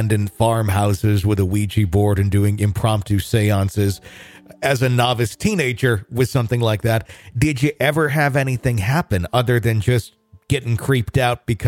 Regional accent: Wisconsin, United States; I grew up in Wisconsin, in Northeast Wisconsin. I worked in Traverse City and Petoskey in Michigan several years ago, so I know the area well.

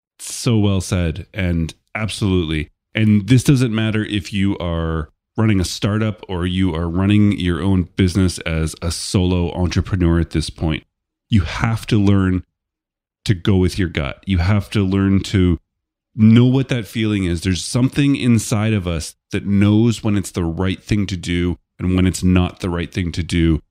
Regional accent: Canada; being a Canadian myself

